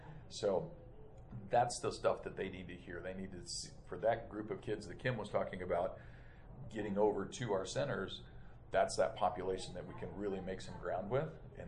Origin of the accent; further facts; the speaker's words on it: Kansas, United States; But anyway, she wound up being from my hometown in Kansas.